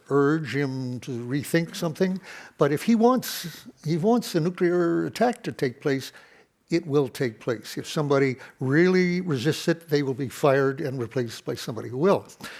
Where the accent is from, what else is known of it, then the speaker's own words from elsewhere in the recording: Detroit, Michigan, United States; in my hometown of Detroit, where the Democrats always used to start their campaigns, in Cadillac Square